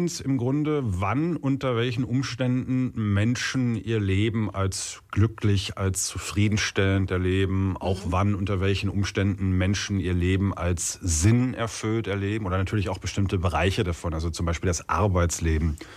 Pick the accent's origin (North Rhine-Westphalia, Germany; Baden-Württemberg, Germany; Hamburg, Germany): North Rhine-Westphalia, Germany; Hamm; ich komme aus Hamm